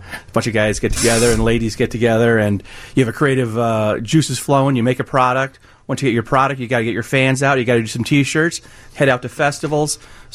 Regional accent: Illinois, United States; It's not Illinois where it's soybean and corn. I'm from Illinois.

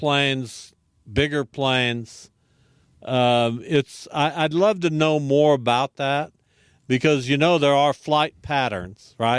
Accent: Derby, Kansas, United States; when I grew up in Derby and in the close proximity to McConnell and Boeing, it was every day.

